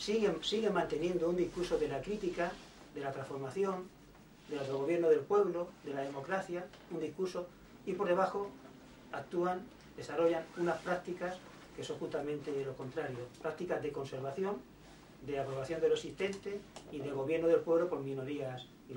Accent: Spain; Italian is a second language; In mio paese la unica forma di lucha attuale, forma reale di lucha, in la che la gente sale alla calle, si enfrenta alla polizia, forma concreta di lucha

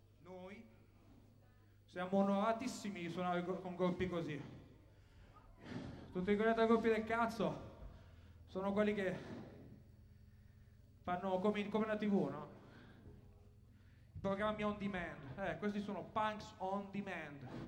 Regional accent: Vigevano, Lombardy, Italy; Noi veniamo da Vigevano, no, che cazzo è da Vigevano? Oh. Da una zona grigia, tutto risaie.

